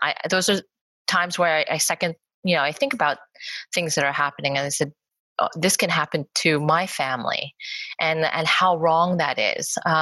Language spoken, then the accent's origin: English; Los Angeles, California, United States; I'm born and raised.